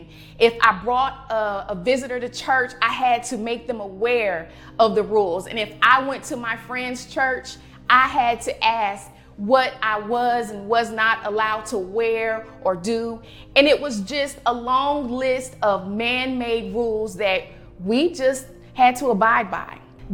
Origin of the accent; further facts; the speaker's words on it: Akron, Ohio, United States; So as a young Black girl growing up in Akron, Ohio, there were certain rules in my household